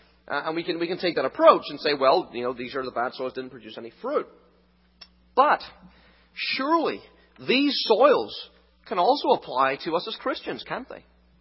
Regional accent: Northern Ireland, United Kingdom; Growing up in Northern Ireland, I used to enjoy hiking in the hills.

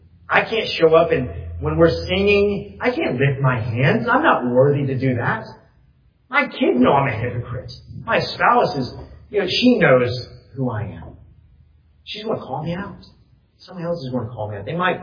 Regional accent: Texas, United States; I'm true Texan. I've lived in Texas my whole life.

